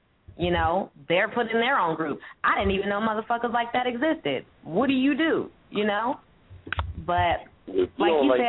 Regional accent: San Francisco, California, United States; I'm from San Francisco. I know how the groups and communities work.

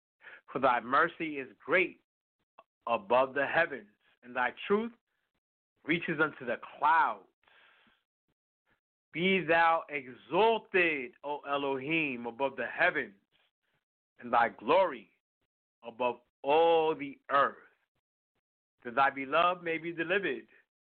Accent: New York City, New York, United States; Because I grew up in Harlem, in New York City, and they call me a house boy.

